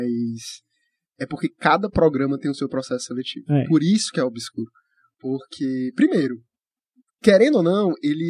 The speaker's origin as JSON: {"language": "Portuguese", "town": "Fortaleza", "region": "Ceará", "country": "Brazil", "said": "quando você chega lá falando, ah, eu sou de Fortaleza"}